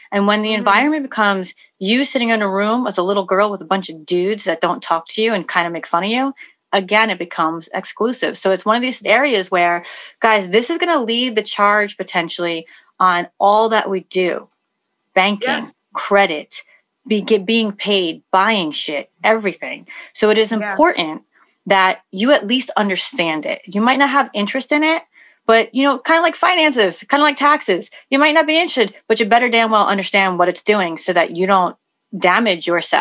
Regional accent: New York, United States; I'm from New York, so I don't know what it is around the country or around the globe.

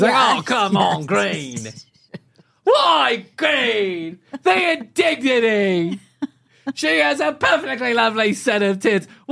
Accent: United States; But of course, I'm American, so.

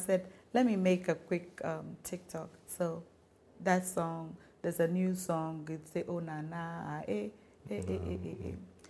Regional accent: Ghana; growing up in Ghana, when Rawlings was in power, the streets were safer.

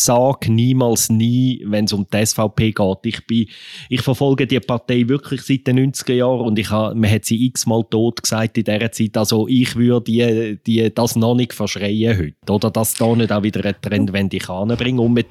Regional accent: Aargau, Switzerland; würde ich als Aargauer doch noch einwenden.

